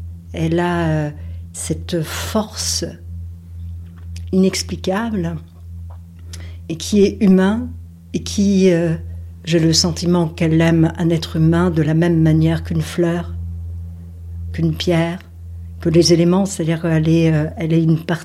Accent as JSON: {"language": "French", "country": "France", "tie": "born or raised there", "said": "J'ai grandi en France. Je suis venue en France à l'âge de 4 ans."}